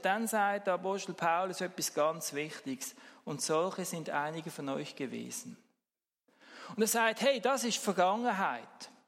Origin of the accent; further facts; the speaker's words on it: Switzerland; Und jetzt würden wir ja vermutlich als Schweizer sagen, es gibt wohl kaum ein Land, wo wir so frei sind wie da in der Schweiz.